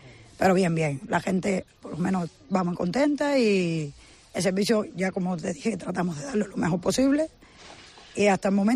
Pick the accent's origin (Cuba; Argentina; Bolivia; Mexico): Cuba; now in Foz, Spain; Soy cubana, llevo 18 años en Foz, vine por contrato de trabajo y me enamoré del pueblo y aquí quedé.